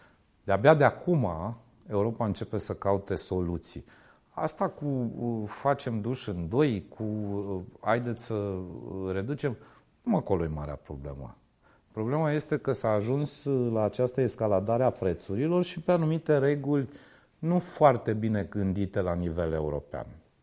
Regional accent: Caransebeș, Caraș-Severin, Romania; am crescut la Caransebeș, în județul Caraș-Severin.

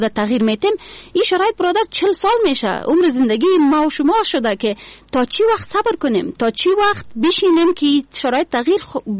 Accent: Afghanistan; کل ما افغان هستیم، به این باید فخر کنیم.

